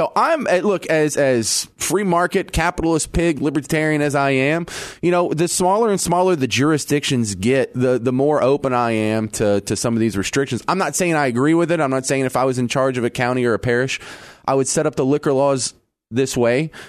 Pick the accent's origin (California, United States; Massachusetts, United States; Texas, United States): Texas, United States; But in the county where I grew up in Texas, there wasn't beer or wine, much less liquor in a grocery store.